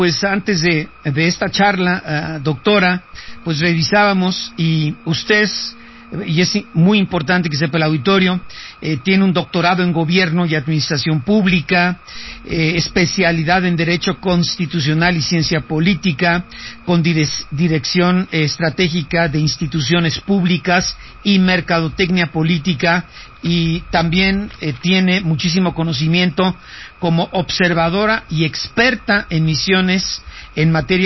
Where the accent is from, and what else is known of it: Mexico